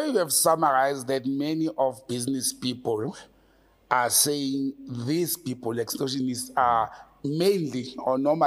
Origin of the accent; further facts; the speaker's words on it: Randfontein, Gauteng, South Africa; I grew up in Randfontein. It's a mining town.